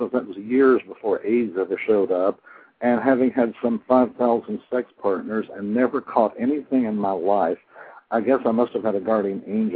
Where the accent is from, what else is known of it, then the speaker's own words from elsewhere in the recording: Tennessee, United States; And when he found out I was from Tennessee, we kind of clicked.